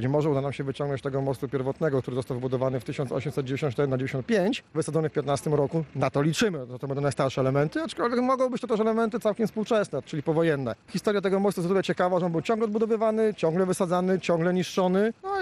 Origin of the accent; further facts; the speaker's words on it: Przemyśl, Subcarpathian Voivodeship, Poland; Ja jestem rodowitym Przemyślaninem, więc też o tym wiedziałem.